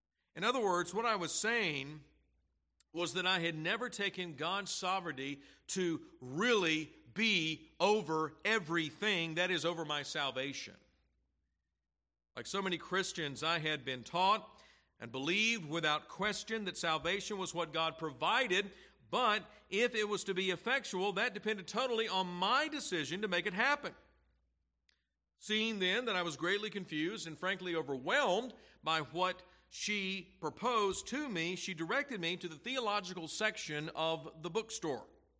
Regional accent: Snellville, Georgia, United States; in my hometown of Snellville, Georgia, which is just 39 minutes east of Atlanta.

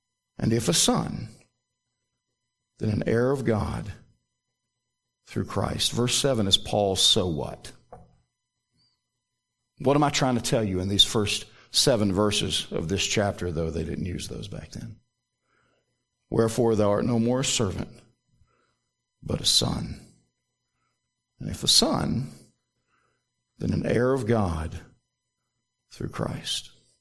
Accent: Southern US, United States; Now, I know I'm a Southerner.

